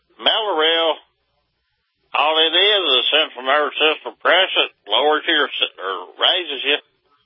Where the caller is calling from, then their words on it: Arkansas, United States; Southwest Arkansas.